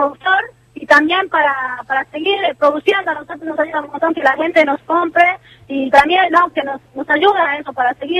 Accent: Argentina; mis padres son de Bolivia, yo ya años estamos acá, nosotros crecimos acá

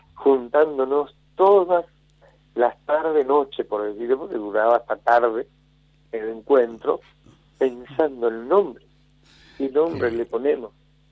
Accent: Buenos Aires, Argentina; vengo de Buenos Aires

